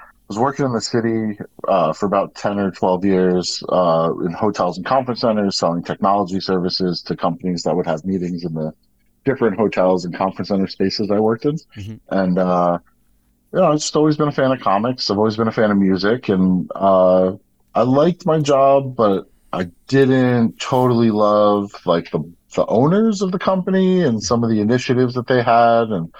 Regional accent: Wayne, New Jersey, United States; I'm actually from Wayne

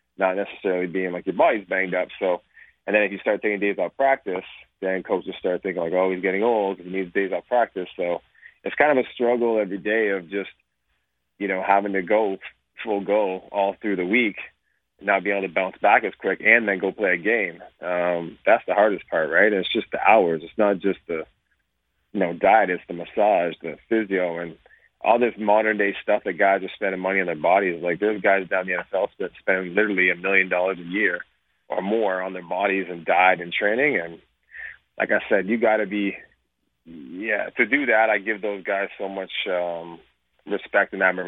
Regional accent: Canada; they told me, in BC for like 20-something years as a Canadian.

